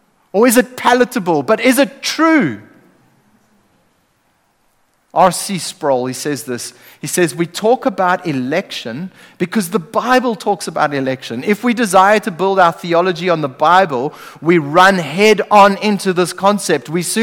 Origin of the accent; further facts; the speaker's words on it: South Africa; now in New Zealand; Now, I'm still a South African. By the way, I have South African citizenship, I have British citizenship, and I'm a permanent resident in New Zealand.